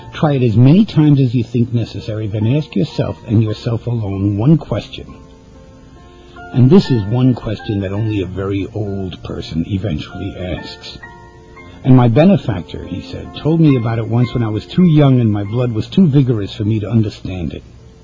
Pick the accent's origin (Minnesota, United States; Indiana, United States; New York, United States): New York, United States; New York City; We both came from the same neighborhood. And we talked about growing up in Greenwich Village, you know, our teenage and young adult years